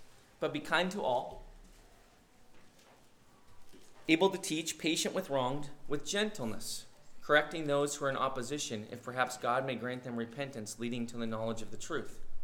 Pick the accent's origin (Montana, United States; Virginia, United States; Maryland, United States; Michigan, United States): Montana, United States; Bozeman; in our house where I grew up in Bozeman, we had a tree.